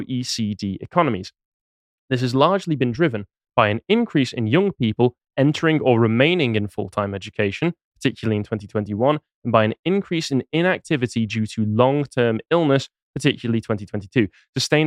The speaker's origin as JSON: {"language": "English", "town": "Crewe", "region": "North West England", "country": "United Kingdom", "tie": "born or raised there", "said": "My hometown of Crewe is on there as well."}